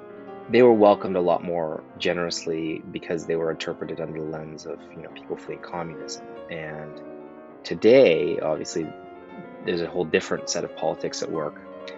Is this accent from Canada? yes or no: yes; Canada; Yeah, my mother is from the U.S. My father's from Canada. I grew up in Canada. But her side of the family is Japanese-American. My great-grandparents came over from Japan at the beginning of the 20th century.